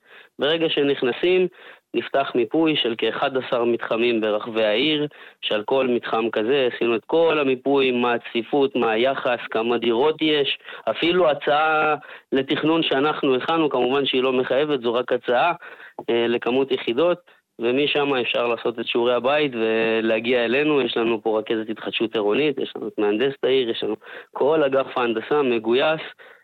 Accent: Kiryat Shmona, Northern District, Israel; אני עצמי מחוסר דיור, אני נשוי, יליד המקום, פלוס ילדה

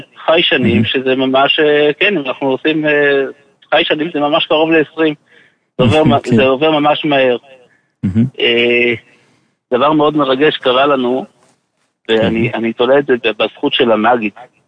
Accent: Jerusalem, Jerusalem District, Israel; אני מירושלים

